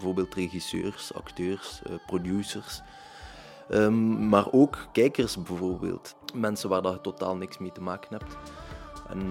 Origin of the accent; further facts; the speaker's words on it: Ghent, Flanders, Belgium; accent: Ghent; omdat het echt een Gentse film was, een Gentse productie. Dus ik moest mijn accent voor de verandering ook al niet wegsteken.